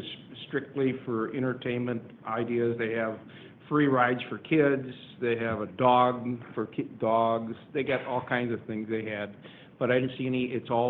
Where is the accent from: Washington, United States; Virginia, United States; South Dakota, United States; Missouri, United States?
South Dakota, United States; Growing up in South Dakota, our teachers took us on a rail trip, the old Milwaukee Railroad, through the countryside